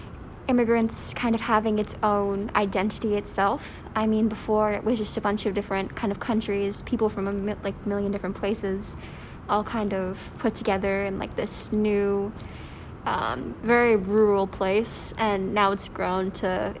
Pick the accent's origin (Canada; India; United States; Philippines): Canada; Growing up in Canada, you learn a lot about the history, about the different people of this land